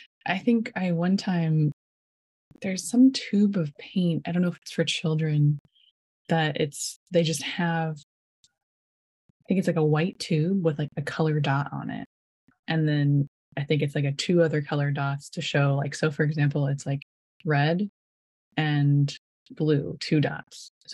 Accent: Indiana, United States; I'm from Indiana as well

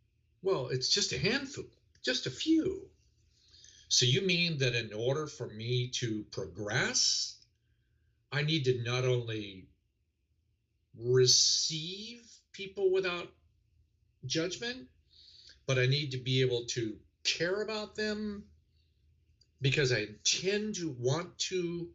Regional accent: United States; my great country, as an American

